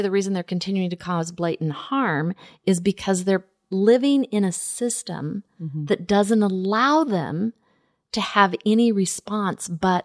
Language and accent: English; Southern United States, United States; accent: Southern; That's my Southern accent.